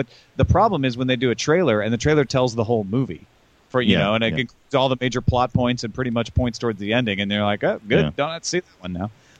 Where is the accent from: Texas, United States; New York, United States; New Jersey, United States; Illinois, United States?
Illinois, United States; I wanted to turn around and go, I'm from Illinois.